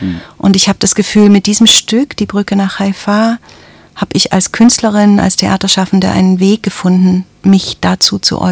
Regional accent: East Germany, Germany; also born or lived in Berlin; mit meiner Vergangenheit in der DDR, mit meiner Kindheit in der DDR, mit meiner Fluchterfahrung über die grüne Grenze in Ungarn nach dann Westdeutschland, also über Österreich.

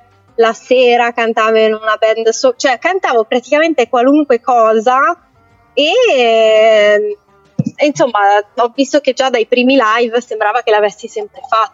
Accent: Milan, Lombardy, Italy; io vengo da Milano

